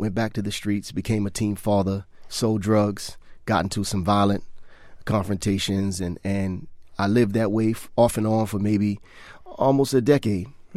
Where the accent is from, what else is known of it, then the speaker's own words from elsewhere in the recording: Boston, Massachusetts, United States; Well, I come from a single family, a single parent household.